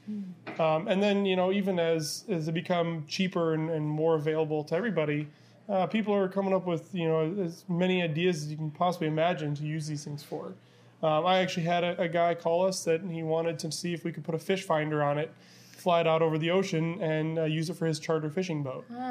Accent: Portage, Michigan, United States; I am from Portage. Yeah. I went to Portage Central High School. And so I graduated here in 2006.

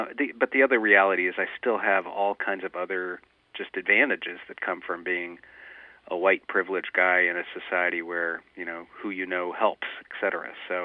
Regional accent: Detroit, Michigan, United States; I grew up in the 1%, but I was also very attuned to, growing up in Detroit, the kind of amazing inequalities around me.

